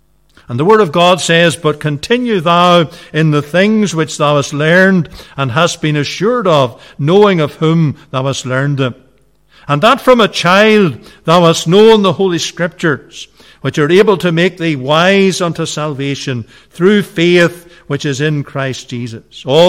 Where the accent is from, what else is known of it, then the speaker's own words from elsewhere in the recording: Newtownbutler, Northern Ireland, United Kingdom; born there; I was born in County Fermanagh, the townland of Cleena, Newton Butler, County Fermanagh, to be precise. A few hundred yards from the border with County Cavan, the youngest of five.